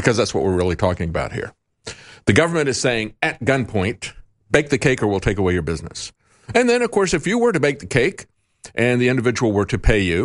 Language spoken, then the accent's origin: English; the South, United States; I've said before that growing up in the South, when there was a civil rights revolution there, what I saw was a backlash against government mandates against discrimination.